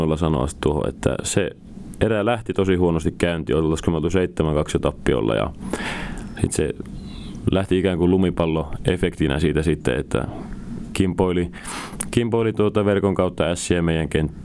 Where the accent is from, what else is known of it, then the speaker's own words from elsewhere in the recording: Nurmes, North Karelia, Finland; minä otan tyttären kainaloon ja lähdetään käymään kotipuolessa Nurmeksessa vähän uusissa, tai ei uusissa maisemissa, mutta vanhoissa tutuissa maisemissa